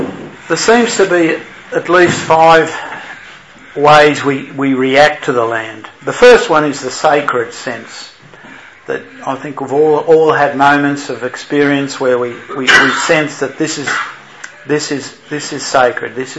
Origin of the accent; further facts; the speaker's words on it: Tumbarumba, New South Wales, Australia; born there; I was born in Tumbarumba, so I'm sort of in the snowy region, I suppose, a long time ago.